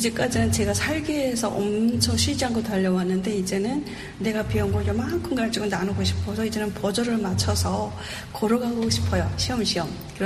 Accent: North Korea; now in South Korea; 통일된 다음에 북한 땅에 내 고향에 오히려 북한을 떠나서 밝은 세상에서 살면서 나의 변화된 모습을 우리 고향 사람들에게 보여주고 싶어요.

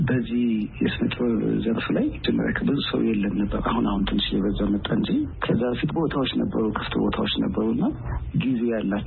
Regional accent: Addis Ababa, Ethiopia; born or raised there

